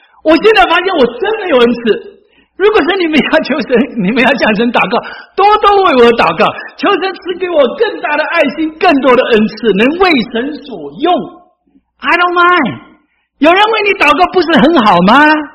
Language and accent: Chinese; China; 我们中国人相信的出发点呢，不是从教义，不是从神学，或者不是从逻辑的观点来信的，我们中国人信福音是最实在的